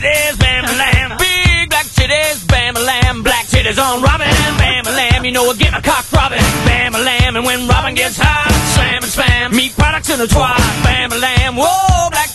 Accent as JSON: {"language": "English", "town": "Los Angeles", "region": "California", "country": "United States", "said": "Los Angeles."}